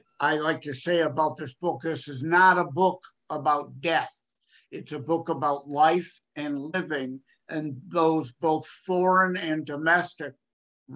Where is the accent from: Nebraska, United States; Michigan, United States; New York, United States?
Michigan, United States; Wyandotte; I'm from the Detroit, Michigan area. It's the eastern part of the Midwest state of Michigan. And I've been a lifelong resident of the city I'm in, which is called Wyandotte.